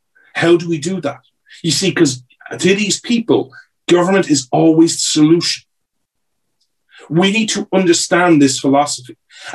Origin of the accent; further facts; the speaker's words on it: United States; I don't want to say this as an American